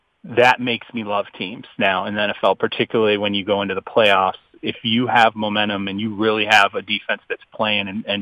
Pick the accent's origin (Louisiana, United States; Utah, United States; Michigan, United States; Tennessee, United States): Michigan, United States; when Joe and I grew up in Michigan